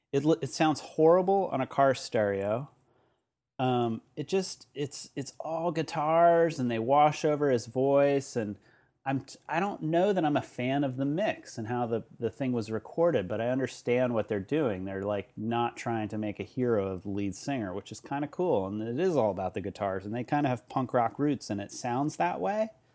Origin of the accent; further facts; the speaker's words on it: San Francisco, California, United States; I'm not from San Francisco anymore.